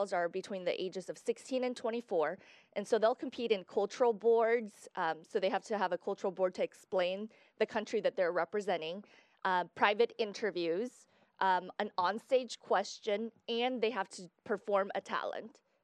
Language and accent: English; Guatemala; growing up in Guatemala, you know, pageantry was very big because it is part of the Latino culture. So I grew up watching Miss Universe, watching local pageants even there. And my parents are traditional Chinese people.